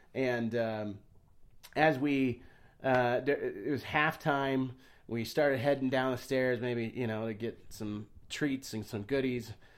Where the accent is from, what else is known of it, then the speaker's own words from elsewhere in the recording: West Jordan, Utah, United States; growing up in Utah, we lived in West Jordan, Utah.